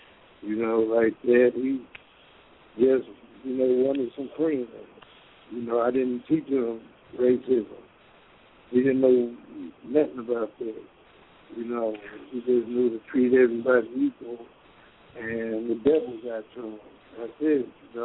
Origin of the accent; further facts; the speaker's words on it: California, United States; No, they thought I was from Louisiana. I'm originally from California.